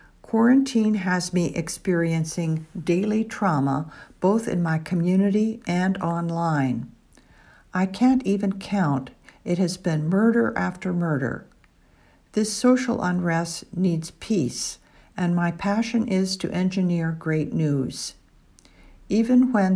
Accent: Urbana, Illinois, United States; I got along well with my peers growing up in Urbana.

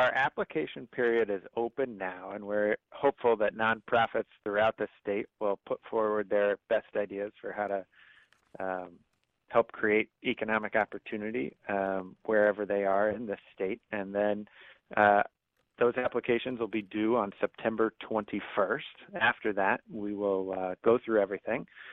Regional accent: Bloomington-Normal, Illinois, United States; having grown up in Bloomington Normal, and I'm an Illini for law school, and I've spent a lot of time at my dad's farm around Peoria

